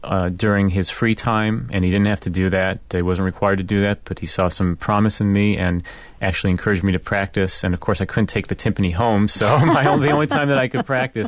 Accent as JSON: {"language": "English", "town": "Buffalo", "region": "New York", "country": "United States", "tie": "born or raised there", "said": "And so the Buffalo Philharmonic, my hometown orchestra, performed Overture for our City on that program."}